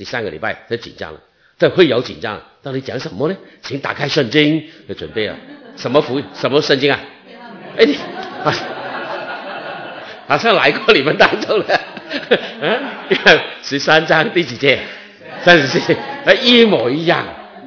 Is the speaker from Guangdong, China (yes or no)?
yes; Guangdong, China; moved away; 我们广东那边说爱人的哦，特别我们广东人更加什么？更加含蓄